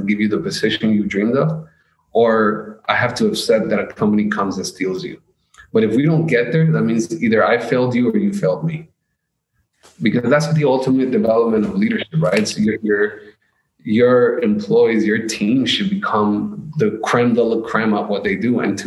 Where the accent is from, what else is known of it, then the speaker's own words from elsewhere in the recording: United States; think of a 16-year-old, not even 15-year-old rebellion kid who thought he owned the world because I'm from America and screw everybody better.